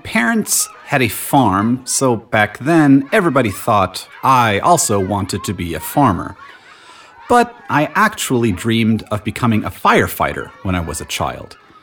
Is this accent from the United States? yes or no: yes; Austin, Texas, United States; moved away as an adult; also born or lived in New Orleans; now in Colorado, United States; Well, I was born and raised in Austin, Texas. I then moved to New Orleans to go to college, and I'm now here in Colorado.